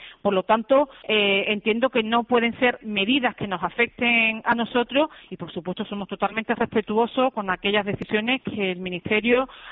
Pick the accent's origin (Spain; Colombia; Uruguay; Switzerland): Spain; siendo españoles